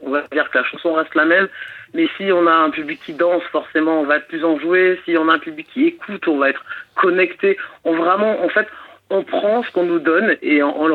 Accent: Central African Republic; first language Sango; l'anglais et le sango, qui est ma langue maternelle, qui est la langue du Centrafrique.

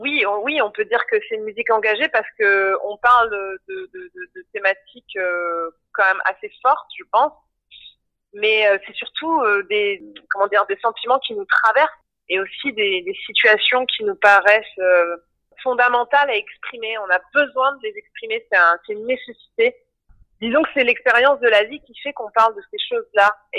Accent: Madagascar; moved away as an adult; also born or lived in La Réunion / Africa; Moi, je suis née à La Réunion, mais j'y ai pas grandi. J'ai grandi en Afrique et à Madagascar. Je suis revenue à 18 ans.

